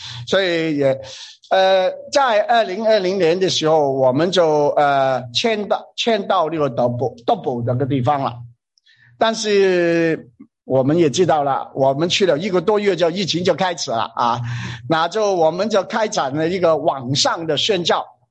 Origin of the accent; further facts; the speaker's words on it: Hong Kong; now in Australia; 我们是从香港来的，差不多八年前我们就是去那个 Orange 那个地方南山再开两个多小时了，就在那边向城乡的华人宣教